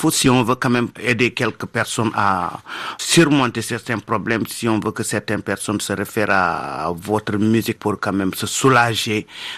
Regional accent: Senegal; on vient de l'Afrique, on est du Sénégal, on n'est pas loin du Burkina Faso et ça nous touche tous.

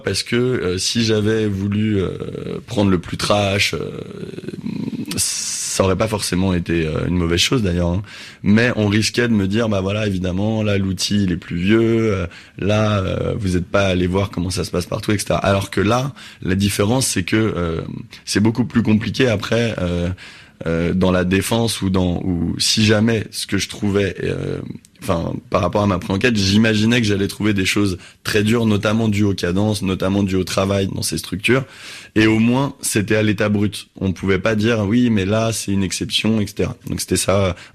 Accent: Paris, Île-de-France, France; born there

